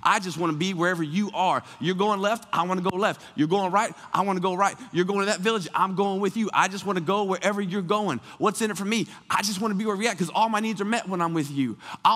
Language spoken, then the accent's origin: English; Missouri, United States; I grew up in Southeast Missouri. I've been there my whole life.